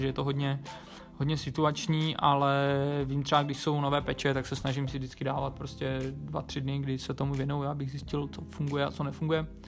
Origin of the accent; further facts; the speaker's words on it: Ostrava, Moravian-Silesian Region, Czechia; to už asi víte. Pocházím z Ostravy a je mi 27 let.